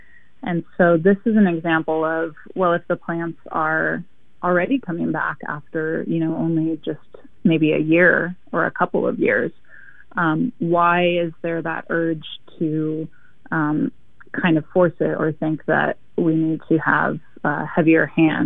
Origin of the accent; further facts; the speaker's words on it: Oregon, United States; You know, growing up in Oregon, you kind of think that this colonized landscape is natural and what it has always looked like.